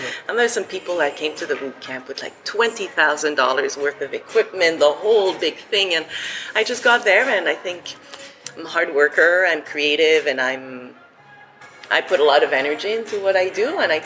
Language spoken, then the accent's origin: English; Montreal, Quebec, Canada; as you said. I'm from Montreal.